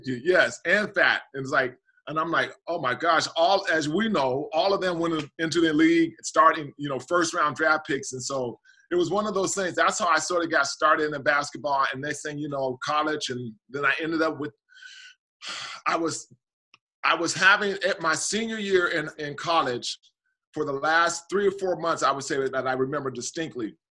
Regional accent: Portland, Oregon, United States; growing up in Portland, Portland's a really small, and especially during my childhood days, a small town, not extremely diverse group.

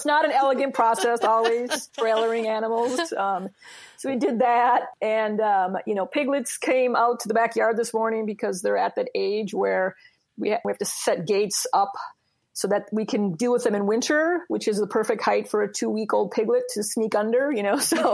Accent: Roseville, Minnesota, United States; I did not grow up on a farm. I grew up in Roseville, which is just a small little inner loop suburb.

